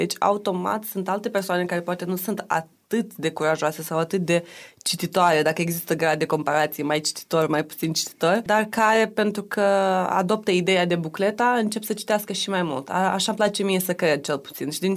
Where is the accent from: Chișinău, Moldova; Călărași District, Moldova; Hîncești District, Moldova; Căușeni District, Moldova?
Chișinău, Moldova; now in Bucharest, Romania; aici sunt exotică pentru că sunt de la București, acolo sunt exotică pentru că sunt de la Chișinău. E o postură foarte interesantă asta a unei basarabence de la București